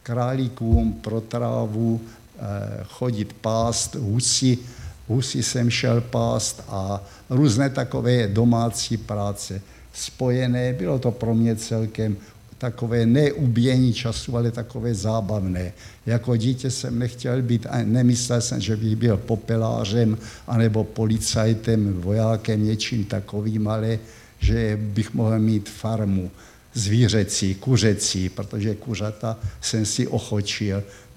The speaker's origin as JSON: {"language": "Czech", "town": "Příbram", "region": "Central Bohemian Region", "country": "Czechia", "tie": "born there", "also_born_or_lived": "Zlín / Branka u Opavy", "said": "Já, který jsem se narodil v Příbrami, tak jsem se celkem, než jsem šel poprvní do školy, v šesti letech do obecné školy, tak jsme se stěhovali šestkrát celkem."}